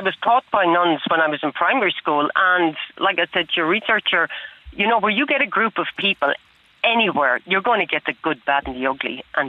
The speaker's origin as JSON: {"language": "English", "town": "Carlow", "region": "Leinster", "country": "Ireland", "tie": "born or raised there", "said": "I'm from Carlow, grew up, I wasn't exposed to any other religion"}